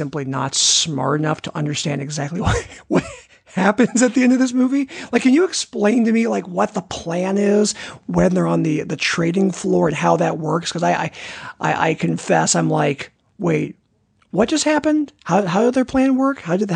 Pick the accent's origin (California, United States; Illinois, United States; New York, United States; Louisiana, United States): Illinois, United States; Because Will and I grew up in Illinois, I always bond with other people from Illinois about pork bellies, because when you grow up in Illinois, you hear about pork bellies a lot.